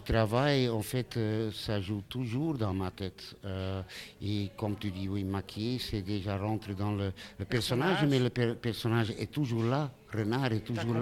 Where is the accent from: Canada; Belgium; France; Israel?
Belgium; Flanders; French is a second language; Ma jeunesse, c'était dans l'entour d'Anvers. Après, j'étais à Gand pour mes études.